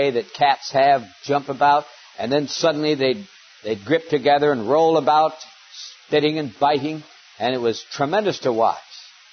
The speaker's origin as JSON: {"language": "English", "region": "Montana", "country": "United States", "tie": "born or raised there", "lives_now": "California, United States", "said": "I grew up in Montana, where, as we often say, we only have two seasons, winter and August."}